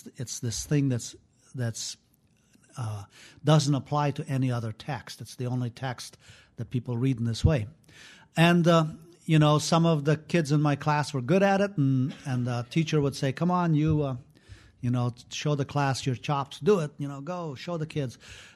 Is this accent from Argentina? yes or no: no; Afghanistan; Islam was part of everyday life in that sense when I was growing up in Afghanistan.